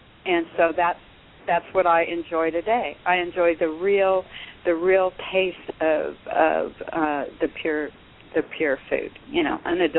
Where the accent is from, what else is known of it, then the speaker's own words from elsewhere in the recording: California, United States; And I grew up in the San Joaquin Valley, which probably isn't the culinary destination of the world. But I lived in these small towns, usually on the outskirts of the town.